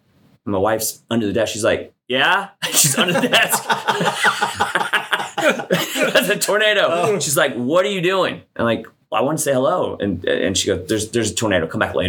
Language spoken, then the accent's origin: English; Tennessee, United States; Like, you do it in Tennessee. I grew up in Tennessee.